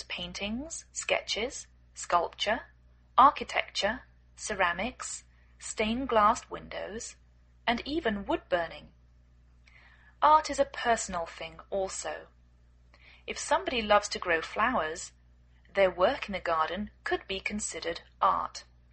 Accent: England, United Kingdom; now in United States

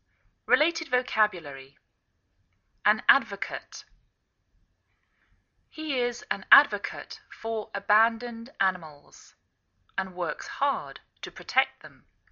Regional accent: England, United Kingdom; now in United States

